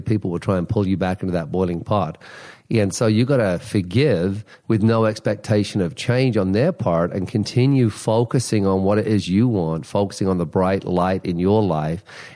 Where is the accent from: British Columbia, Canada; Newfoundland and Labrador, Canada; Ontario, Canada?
Newfoundland and Labrador, Canada; St. John's; I'm from Newfoundland, right? Newfoundland. I can do a little Irish. It's Irish and Newfie. It's close. It's a little softer. I'm from St. John's.